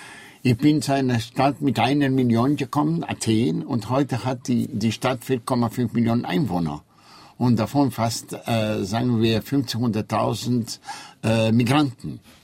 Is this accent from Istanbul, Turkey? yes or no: yes; Istanbul, Turkey; Also meine Heimatstadt ist Istanbul. Wenn man mich fragt, woher kommen Sie? Ich sage immer, ich bin Istanbuler. Aber Türkei ist nicht meine Heimat. Denn ich bin zu einer Zeit geboren und aufgewachsen in Istanbul